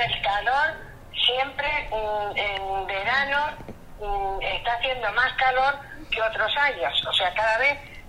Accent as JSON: {"language": "Spanish", "country": "Argentina", "tie": "born or raised there", "moved": "yes", "lives_now": "Spain", "said": "no es un clima muy frío donde yo me he criado"}